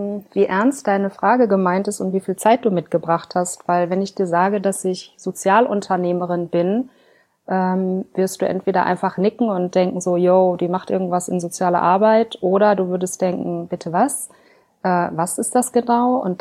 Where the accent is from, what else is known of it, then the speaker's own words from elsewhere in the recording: North Rhine-Westphalia, Germany; Meine Heimat ist nirgendwo. Aufgewachsen bin ich im Ruhrgebiet